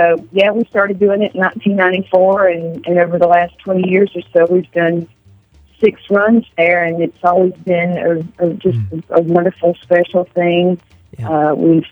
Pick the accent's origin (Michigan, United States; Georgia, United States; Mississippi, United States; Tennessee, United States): Tennessee, United States; Crossville; he knew me from the past when I was growing up in Crossville, Tennessee.